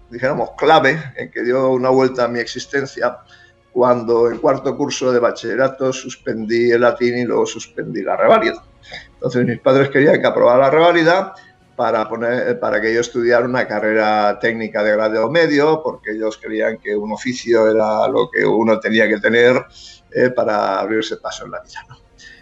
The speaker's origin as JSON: {"language": "Spanish", "town": "Barcelona", "region": "Catalonia", "country": "Spain", "tie": "born or raised there", "said": "yo crecí de pequeño en Barcelona, en un barrio, hoy se llama Raval, entonces se llamaba Distrito Quinto, era más bien conflictivo y tal."}